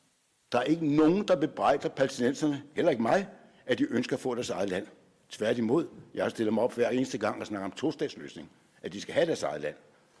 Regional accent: Copenhagen, Capital Region of Denmark, Denmark; Siden jeg voksede op ind på Nørrebro og var efter i Vandløse

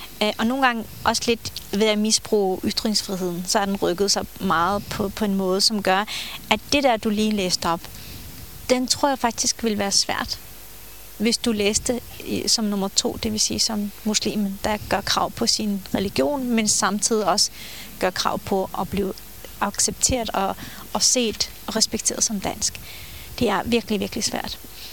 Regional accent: Black Sea Region, Turkey; derfra, hvor jeg kommer fra, op ved hvad hedder den anatolske højslette tæt ved Sortehavet

